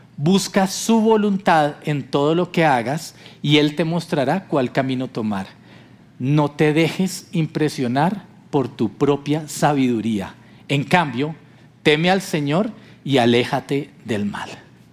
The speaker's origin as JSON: {"language": "Spanish", "town": "Ibagué", "region": "Tolima", "country": "Colombia", "said": "y yo soy de Ibagué, así que en Semana Santa iba a estar en Ibagué"}